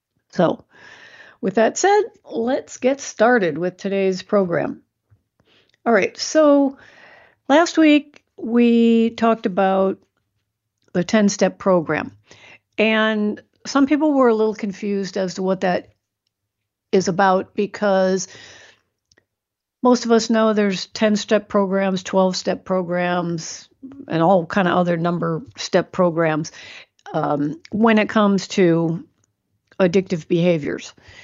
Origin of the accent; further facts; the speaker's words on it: Chicago, Illinois, United States; also born or lived in East Coast; now in California, United States; Even though I'm from Chicago and the East Coast, I got California blood now.